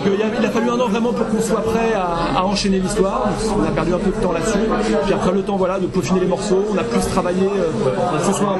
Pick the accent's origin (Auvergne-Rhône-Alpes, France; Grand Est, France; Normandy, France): Normandy, France; vu qu'on est de là-bas, on est de Normandie.